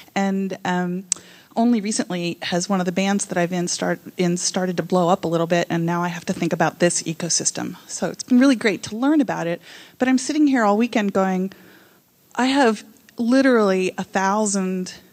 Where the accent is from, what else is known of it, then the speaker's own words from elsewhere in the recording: San Francisco, California, United States; I'm also from California, from